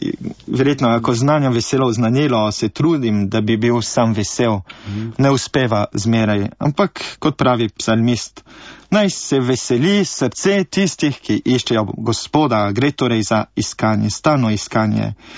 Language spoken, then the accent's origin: Slovenian; France; first language French; Slovenian is a second language; moved away as an adult; now in Slovenia; Po očetu sem Slovenec, po materi Francoz. Pač rodil sem se v Franciji, govoril francosko in tam sem se šolal, maturiral, študiral.